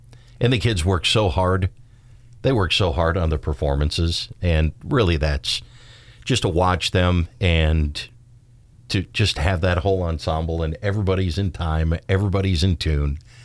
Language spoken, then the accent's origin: English; Minnesota, United States; We're both from Minnesota.